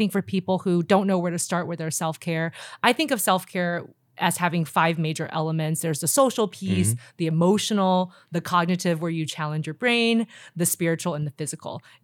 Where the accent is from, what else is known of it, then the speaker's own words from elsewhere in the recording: Taiwan; I came from Taiwan. I mean, psychologists weren't really a big thing there.